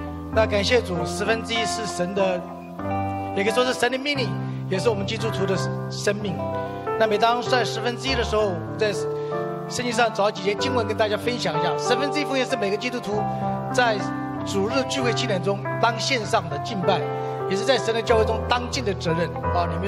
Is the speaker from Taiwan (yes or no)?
yes; Taiwan; moved away as an adult; now in United States; 那我自己来自一个来美国快40年了，70年就来美国，那家里环境很苦，从台湾来的。